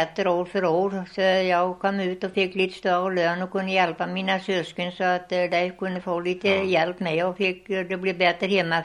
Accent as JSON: {"language": "Swedish", "town": "Månsta", "country": "Sweden", "tie": "born there", "said": "Och jag är född här ute i Månsta. Jag är född ut på Riket heter det kallat. Men jag tror det kallat Hallåsen i skrifterna."}